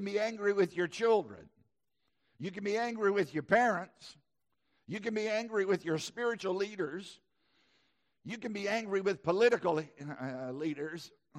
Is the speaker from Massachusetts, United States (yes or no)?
no; Southside, Virginia, United States; I grew up in Southside, Virginia, where my parents would often talk about people fretting or being fretted.